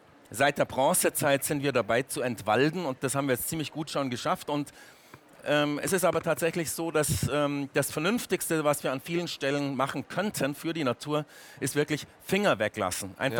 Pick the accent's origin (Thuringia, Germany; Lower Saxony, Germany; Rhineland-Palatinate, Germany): Thuringia, Germany; Hildburghausen; In Hildburghausen, meine Heimatstadt in Südthüringen, in der Buchhandlung lese ich natürlich auch und so.